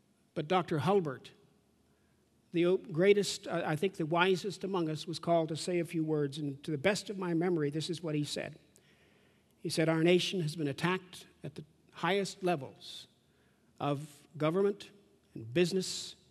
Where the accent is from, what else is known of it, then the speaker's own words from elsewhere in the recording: Canada; I said, I'm Canadian.